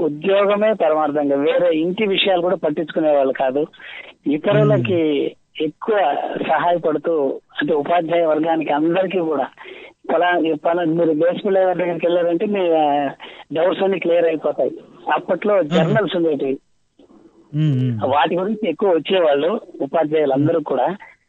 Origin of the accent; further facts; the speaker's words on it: Srikalahasti, Andhra Pradesh, India; నా చిన్నతనం అంతా శ్రీకాళహస్తిలోనే.